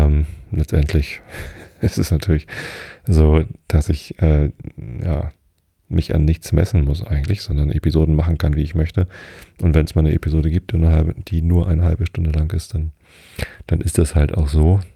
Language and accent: German; Wistedt, Lower Saxony, Germany; also born or lived in Hamburg; now in Karkensdorf, Germany; Ich habe 11 Jahre in der Stadt gelebt, in Hamburg. Und den Rest meines Lebens habe ich hier auf dem Dorf gelebt, aufgewachsen bin ich in Wistedt. Das ist nur 2 Dörfer weiter.